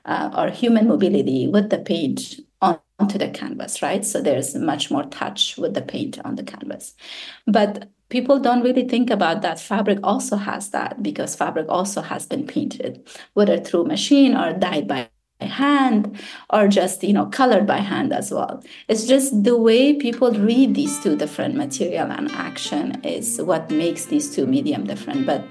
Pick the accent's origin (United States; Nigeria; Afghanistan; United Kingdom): Afghanistan; born or raised there